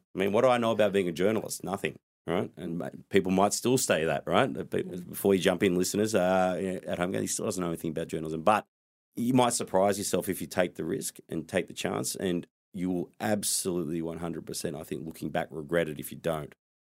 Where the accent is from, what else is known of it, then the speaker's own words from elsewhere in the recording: Wollongong, New South Wales, Australia; So that's seat of Cunningham, Wollongong, my hometown, where I was born, raised, and lived for a very long time.